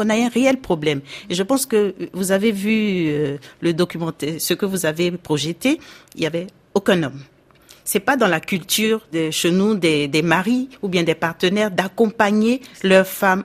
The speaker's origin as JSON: {"language": "French", "country": "Côte d’Ivoire", "said": "Chez nous, en Côte d'Ivoire"}